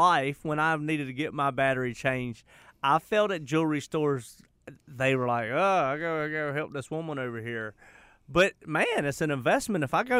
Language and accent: English; Charlotte, North Carolina, United States; Growing up in Charlotte, that was the jewelry store.